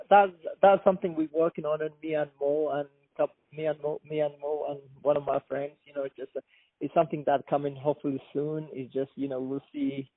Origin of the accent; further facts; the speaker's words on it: Somalia; because we're from Somalia. I'm from the same. We're from the same region